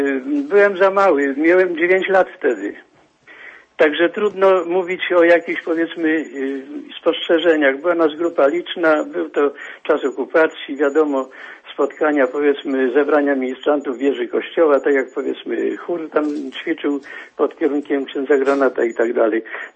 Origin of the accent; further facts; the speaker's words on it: Końskie, Świętokrzyskie Voivodeship, Poland; jestem księdzem, rocznik 1956, pochodzę z Końskich.